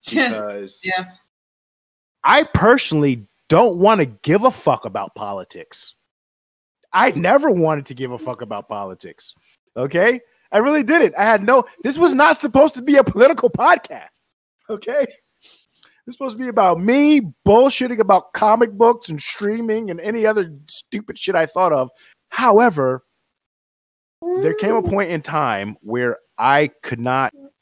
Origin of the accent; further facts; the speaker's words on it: New Jersey, United States; also born or lived in New York; We grew up in New Jersey, New York, during the time of 9/11